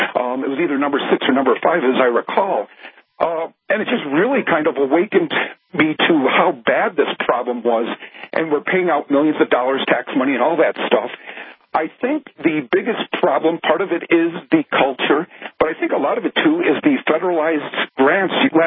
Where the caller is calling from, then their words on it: Albuquerque, New Mexico, United States; Yeah, I'm calling from Albuquerque.